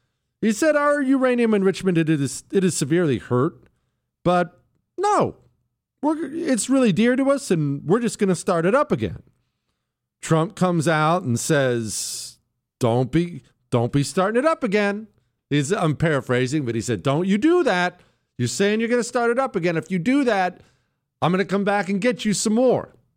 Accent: Ohio, United States; But when I was a kid, you know, I was born in Ohio.

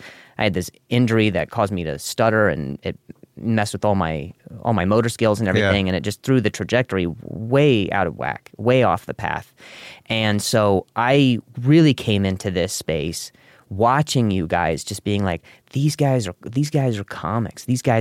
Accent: Indianapolis, Indiana, United States; I grew up in Indianapolis.

